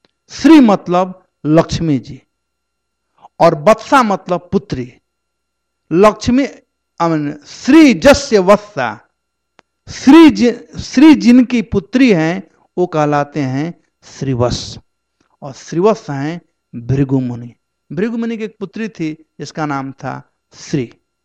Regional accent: Bihar, India; मैं बिहार से हूं

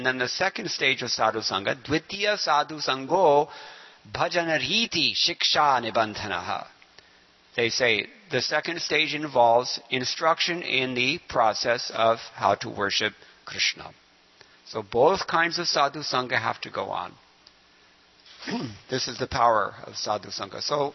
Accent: Culver City, California, United States; I grew up here in Culver City.

